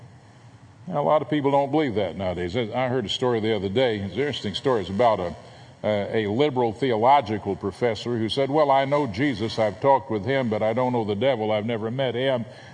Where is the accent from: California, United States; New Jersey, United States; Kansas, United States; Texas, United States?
Texas, United States; Fort Worth; Over in Fort Worth, my hometown, Cowtown, Boots and Bach